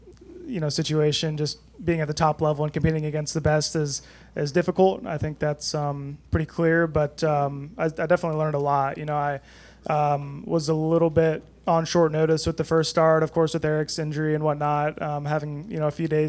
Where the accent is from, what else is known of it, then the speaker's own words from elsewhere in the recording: Marietta, Georgia, United States; I grew up in Marietta, Georgia, so not too far from here. And, you know, I grew up racing on this quarter mile right outside of this media center.